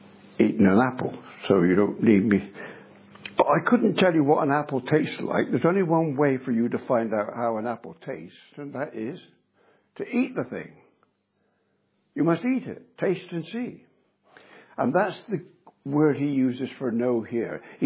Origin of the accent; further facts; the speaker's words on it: Bristol, South West England, United Kingdom; born there; Now, I was born in Southmead Hospital in Bristol.